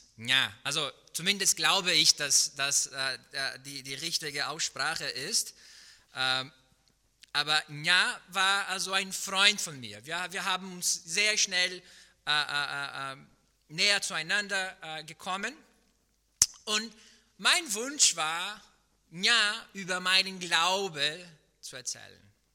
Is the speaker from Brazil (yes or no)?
yes; Brazil; now in Germany; aber wie ihr schon bemerkt habt, ich bin kein Deutscher. Ja? Ich bin Brasilianer, ich bin in Brasilien geboren, dort aufgewachsen. Ich bin seit ungefähr 5 Jahren hier in Deutschland.